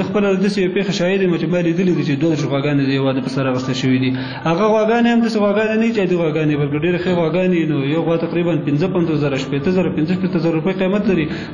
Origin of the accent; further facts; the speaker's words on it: Kunar, Afghanistan; also born or lived in Nuristan; زه اصلا د کونړ ولایت اوسېدونکی یم